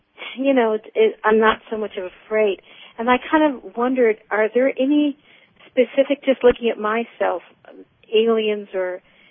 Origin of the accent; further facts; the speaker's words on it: Alameda, California, United States; I'm from Alameda, California.